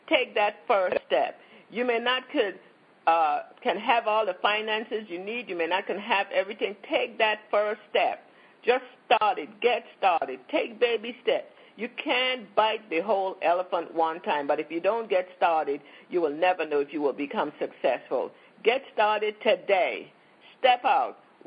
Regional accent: Saint Thomas, U.S. Virgin Islands; I'm from the Virgin Islands, St. Thomas, U.S. Virgin Islands originally.

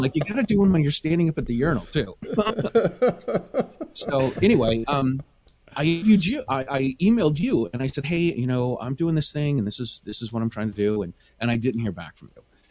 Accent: Massachusetts, United States; I'm from Massachusetts.

